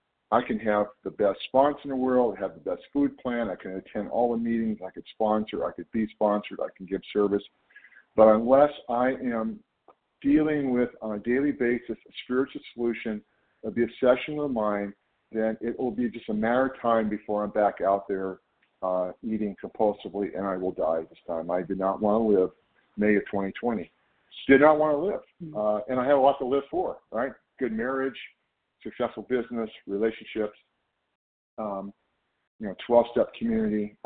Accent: California, United States; I'm from California.

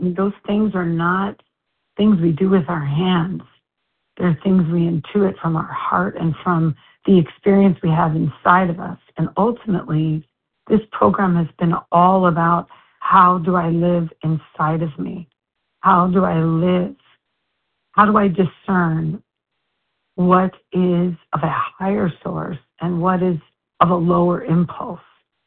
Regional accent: Brookline, Massachusetts, United States; now in Canada; I'm from Brookline, Massachusetts. I'm currently in Gananoqua Lake, Canada.

